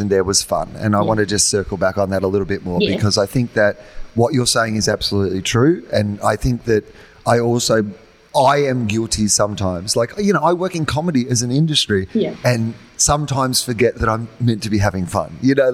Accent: Australia; as an Australian

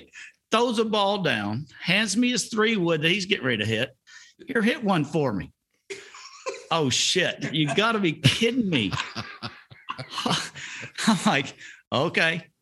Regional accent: Tennessee, United States; Well, I didn't know. I'm from Tennessee.

